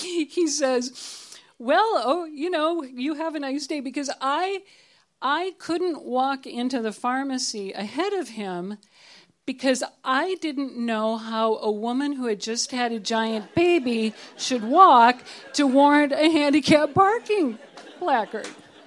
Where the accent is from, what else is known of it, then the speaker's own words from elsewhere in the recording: Twin Cities, Minnesota, United States; I'm from the Twin Cities. You have those here, right?